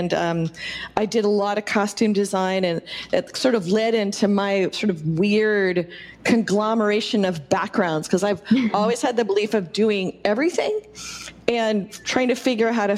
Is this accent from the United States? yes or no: yes; California, United States; also born or lived in Orange County; I grew up in the Bay Area near Sunnyvale. And then I moved in high school down to Orange County in California